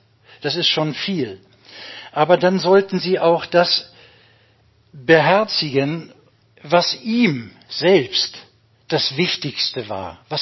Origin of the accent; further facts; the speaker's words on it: Hamburg, Germany; Ja, als Hamburger kommt man heute mit etwas einigermaßen stolz geschwellter Brust.